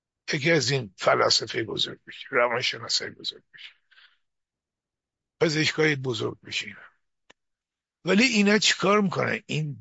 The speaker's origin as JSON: {"language": "Persian", "town": "Tehran", "region": "Tehran Province", "country": "Iran", "tie": "born there", "said": "منم تو جنوب شهر تهران به دنیا آمدم"}